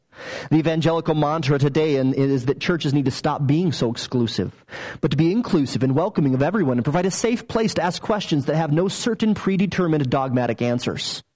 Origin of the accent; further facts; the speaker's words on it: United States; But as an American, I sure wouldn't like it if I didn't have all those options.